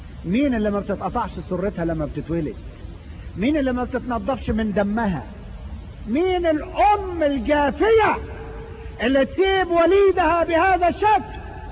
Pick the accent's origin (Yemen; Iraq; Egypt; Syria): Egypt; ده زي عندنا في مصر في القانون عشماوي